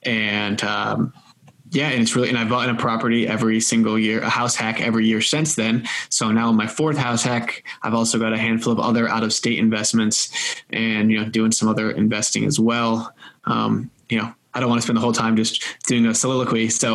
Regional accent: Massachusetts, United States; now in California, United States; born and raised in Massachusetts, went to school in Massachusetts, graduated from there, moved up to California to work at a venture capital firm

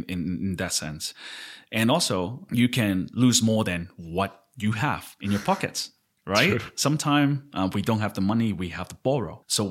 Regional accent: Hong Kong; So, I mean, I grew up in Hong Kong and I love wine.

